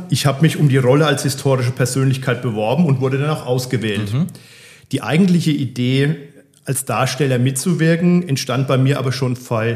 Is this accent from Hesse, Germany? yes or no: no; Bad Kissingen, Bavaria, Germany; born there; Ich bin auch gebürtiger Kissinger. Bald werde ich 50 und ich wohne mit meiner Frau und unseren drei Kindern in Garitz.